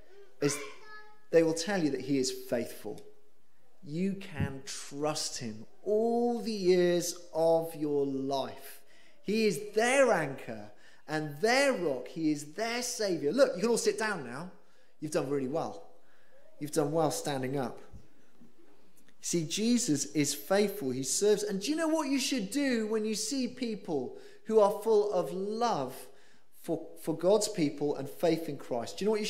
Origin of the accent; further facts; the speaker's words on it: Wales, United Kingdom; I'm from a different country. I'm from Wales, which is part of the United Kingdom.